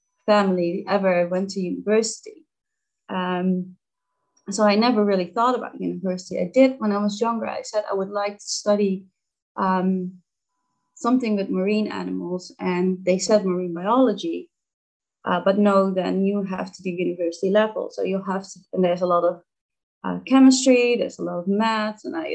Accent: Netherlands; English is a second language; because I'm from the Netherlands, I had to do a IELTS test, just testing my English

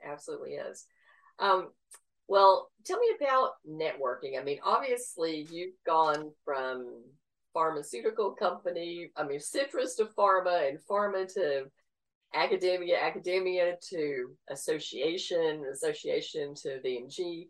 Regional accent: the South, United States; Yeah, I love the storytelling because I guess I'm a girl from the South

